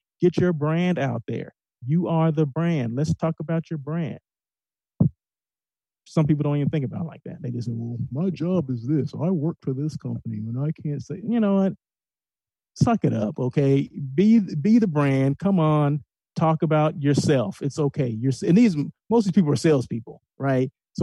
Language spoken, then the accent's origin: English; Blythe, California, United States; also born or lived in Los Angeles; No, I'm not from L.A. I lived in L.A. many years. But I was born and raised in Blythe, California, okay? 18 years, B-Town, baby, okay?